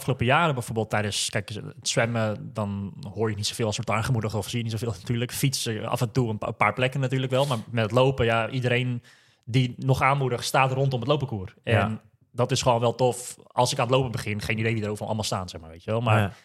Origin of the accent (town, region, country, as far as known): Netherlands